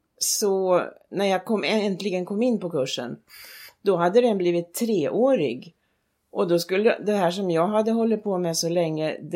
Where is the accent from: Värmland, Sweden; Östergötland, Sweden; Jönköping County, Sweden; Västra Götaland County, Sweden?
Östergötland, Sweden; Vikbolandet; born there; I Norrköping. Eller ja, jag är född på Vikbolandet egentligen.